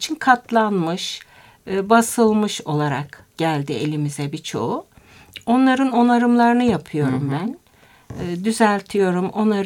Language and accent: Turkish; Samsun, Turkey; Annem Samsun'da yaşamış. Ben de orada doğdum, büyüdüm.